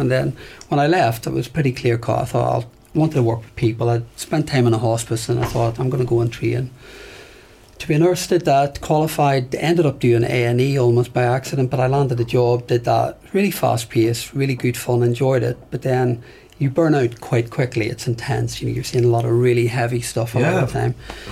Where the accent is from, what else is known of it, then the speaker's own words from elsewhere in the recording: Northern Ireland, United Kingdom; But so growing up in Northern Ireland was interesting because, you know, you normalise lots of stuff.